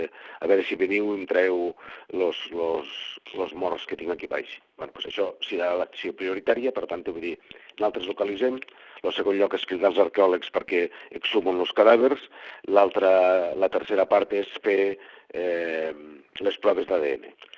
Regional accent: Flix, Catalonia, Spain; el cap de falange del meu poble era del meu poble, era de Flix

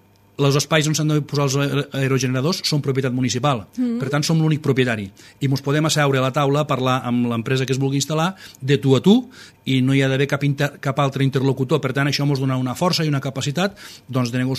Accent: Catalonia, Spain; Jo sóc de la Ribera d'Ebre, i em sembla que ho he demostrat sempre.

